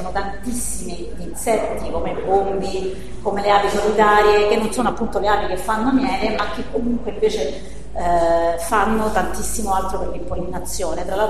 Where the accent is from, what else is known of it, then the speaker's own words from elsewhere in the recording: Rome, Lazio, Italy; dagli accenti, quindi si sente che vengo da Roma.